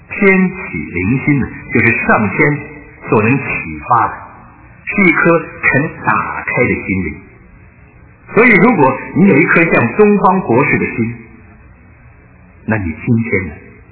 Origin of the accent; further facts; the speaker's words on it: China; 对我们中国人而言呢，首先应该探讨的就是宇宙中到底有没有神